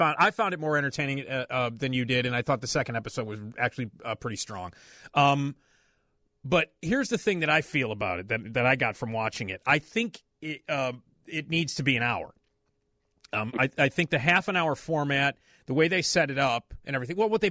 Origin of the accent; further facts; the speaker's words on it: Chicago, Illinois, United States; it was being a Chicagoan, you know, a lifelong Chicagoan